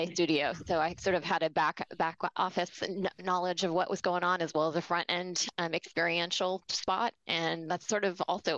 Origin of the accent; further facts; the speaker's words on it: California, United States; It was a great time to grow up and a great town to grow up in. It was a college town.